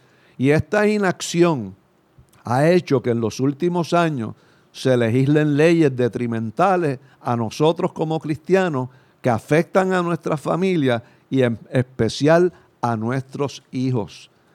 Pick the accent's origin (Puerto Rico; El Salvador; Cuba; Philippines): Puerto Rico; nos afecta a nosotros como puertorriqueños por nuestra relación con los Estados Unidos